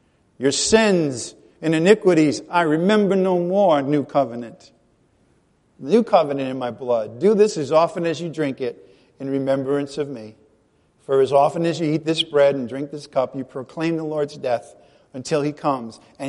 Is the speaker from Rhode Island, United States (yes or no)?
yes; Rhode Island, United States; accent: Rhode Island; forgive my Rhode Island accent